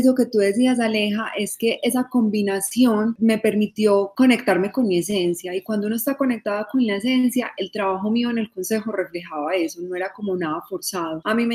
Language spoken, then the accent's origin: Spanish; Medellín, Antioquia, Colombia; Yo crecí en Medellín, nací en Medellín, soy hija de una mujer blanco mestiza, paisa y un hombre chocuano que se vino muy pequeño para Medellín. Entonces soy hija de una pareja birracial